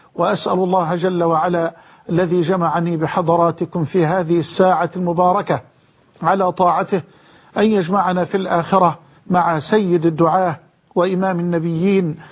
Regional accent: Egypt; بلدنا مصر

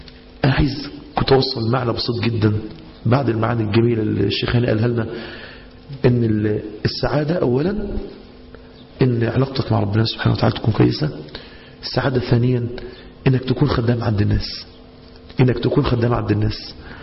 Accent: Mansoura, Dakahlia, Egypt; عندنا في المنصورة

